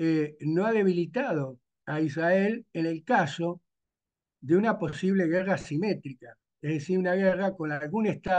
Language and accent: Spanish; Argentina; yo te diría que como argentino hablo con conocimiento de causa